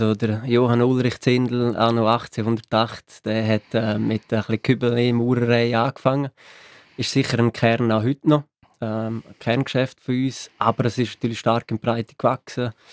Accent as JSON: {"language": "German", "town": "Maienfeld", "region": "Grisons", "country": "Switzerland", "said": "am Schluss ist Meienfeld, Bündner Herrschaft und das Bündnerland meine Heimat."}